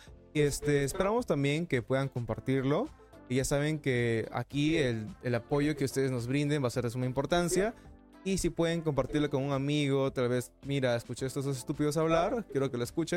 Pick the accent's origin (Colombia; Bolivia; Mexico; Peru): Peru; Como algunos saben, y otros no, somos peruanos